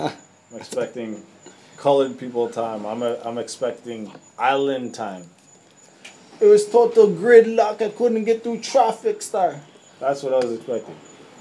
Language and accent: English; Canada; The lady gave us a good deal because we're nice people. We're nice Canadian boys. We're looking for our heritage.